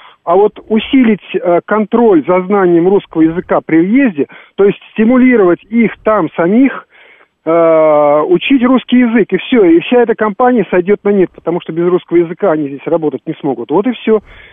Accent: Baku, Azerbaijan; ну вот я бывший бакинец, и так все этой национальной тематикой владею

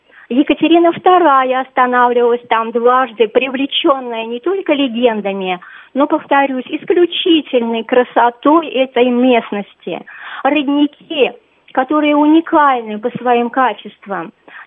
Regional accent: Cheboksary, Chuvashia, Russia; moved away as an adult; now in Moscow, Russia; Я хочу вам рассказать о городе не очень большом, моей малой родины, потому что я не москвичка, приехала поступать на журналистику и осталась. Чебоксары — столица Чувашии, 485 тысяч населения

